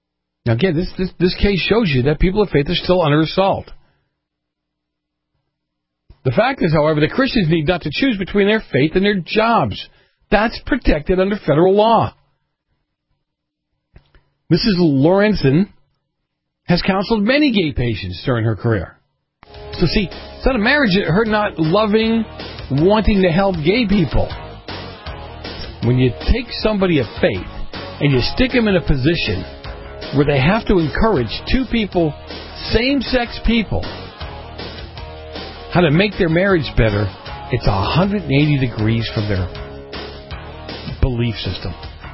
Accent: Boston, Massachusetts, United States; And the nuns I had growing up in Boston

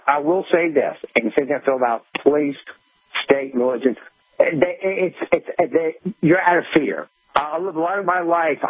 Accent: South Carolina, United States; And I grew up here in South Carolina, born, raised Baptist, and I went to, and then as a Baptist, it was all fire and brimstone.

